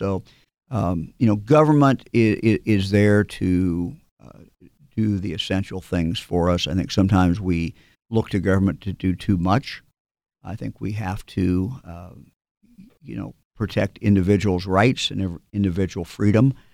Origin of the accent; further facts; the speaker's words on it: Yellow Springs, Ohio, United States; Well, I grew up in Greene County, Yellow Springs, and my family was in the wholesale seed business, a company started by my grandparents in the 1920s, a feed store downtown Yellow Springs.